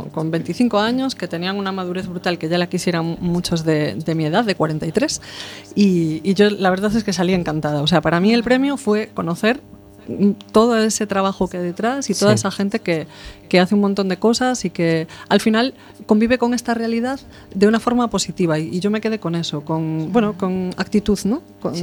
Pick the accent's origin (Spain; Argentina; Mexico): Spain; Maicende, Galicia; Yo de Monte Alto. En realidad soy de Maicende, pero bueno.